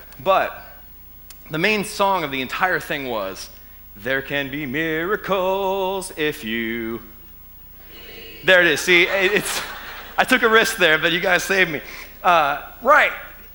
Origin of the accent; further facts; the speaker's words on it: United States; I might even be pronouncing it wrong, but I'm American, so whatever.